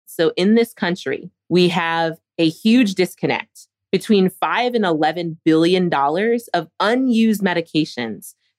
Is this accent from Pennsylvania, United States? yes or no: yes; Philadelphia, Pennsylvania, United States; So I grew up in Philadelphia. I was good at math and science growing up.